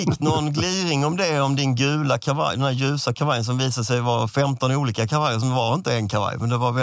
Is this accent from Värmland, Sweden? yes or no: no; Malmö, Skåne, Sweden; kallar man det där jag växte upp i Malmö.